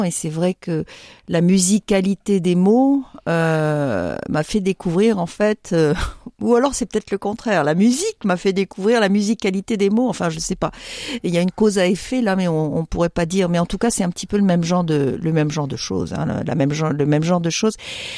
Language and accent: French; Paris, Île-de-France, France; moi je suis parisienne, donc j'avais envie de connaître un peu les musiciens de Paris